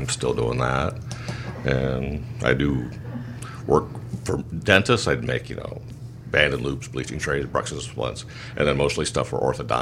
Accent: Michigan City, Indiana, United States; I was born in Michigan City, went there, Cool Spring Rogers, all that stuff. Went to Springfield, Missouri for college

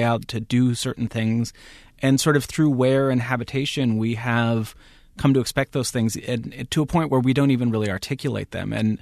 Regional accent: San Jose, California, United States; I grew up in San Jose, California. I grew up near the Winchester Mystery House

